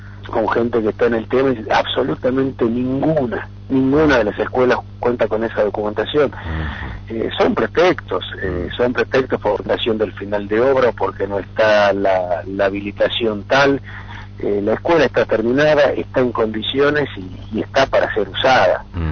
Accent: Tucumán, Argentina; los únicos perjudicados somos los tucumanos.

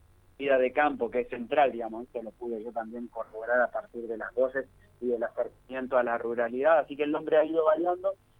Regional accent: Buenos Aires, Argentina; yo, como no estoy viviendo de esta zona, yo provengo de Buenos Aires.

